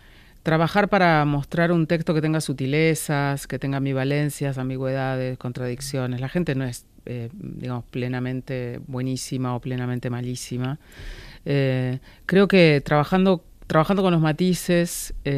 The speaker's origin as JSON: {"language": "Spanish", "country": "Argentina", "said": "soy una ciudadana argentina, estos compatriotas pasaron por esas cosas."}